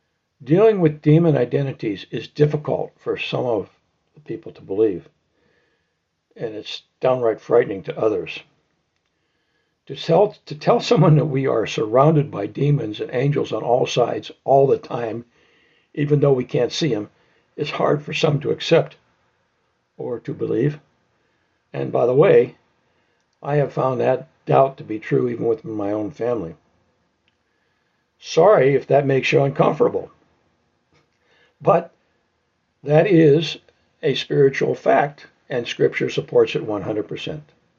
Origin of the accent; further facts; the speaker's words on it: Pennsylvania, United States; I'm from Pennsylvania.